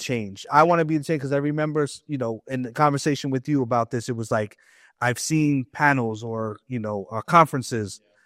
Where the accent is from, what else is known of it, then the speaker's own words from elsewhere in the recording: New York, United States; And I'm from New York